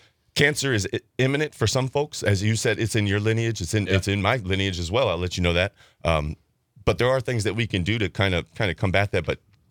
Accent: Camp Lejeune, North Carolina, United States; I grew up in Camp Lejeune, which is East Coast Marine Central. Shout out Camp Lejeune. That's the proper pronunciation. But I'm raised in the military

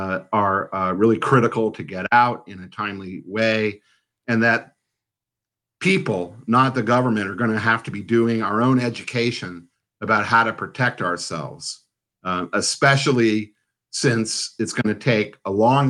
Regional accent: Washington, District of Columbia, United States; born or raised there

